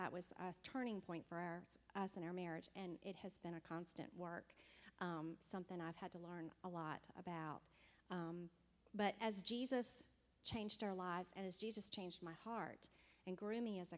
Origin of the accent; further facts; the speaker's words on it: Virginia, United States; born there; I was born here in Virginia